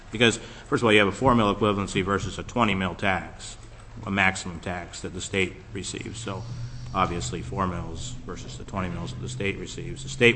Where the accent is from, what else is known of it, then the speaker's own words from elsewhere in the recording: Valdez, Alaska, United States; I come from Valdez, of course